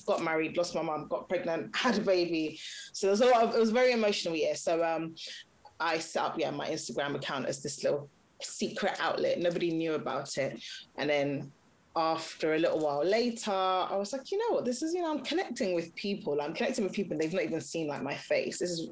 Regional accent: Nigeria; I'm Nigerian, I'm Yoruba

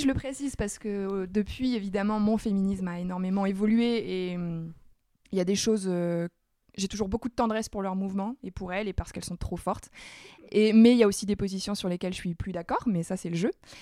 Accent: Hauts-de-France, France; puisque je suis ch'ti

